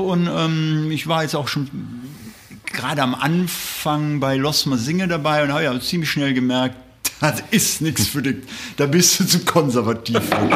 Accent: Oberpleis, North Rhine-Westphalia, Germany; Also ich bin in Oberpleis geboren und aufgewachsen

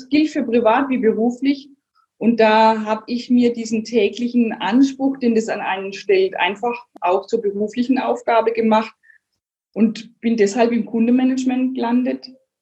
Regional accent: Bavaria, Germany; als Bayer

